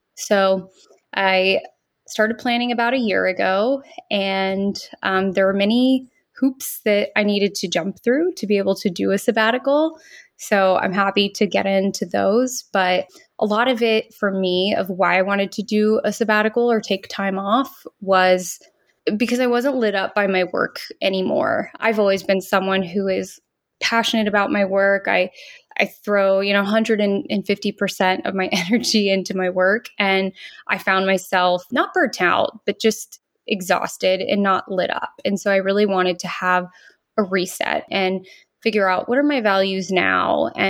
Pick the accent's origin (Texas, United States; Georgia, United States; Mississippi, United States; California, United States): Texas, United States; I'm from Texas. I had moved to New York for the job.